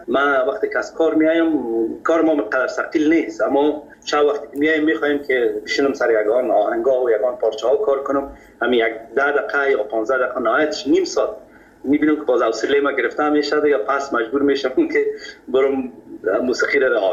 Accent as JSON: {"language": "Persian", "region": "Kabul", "country": "Afghanistan", "said": "در فامیل که ما بزرگ شدیم، ما از مردم خود کابل هستیم، از شهر کونه کابل."}